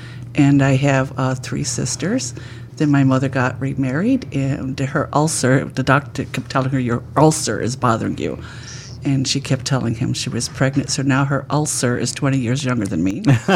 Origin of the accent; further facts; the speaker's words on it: Chicago, Illinois, United States; also born or lived in Tennessee; And I'm originally from Chicago.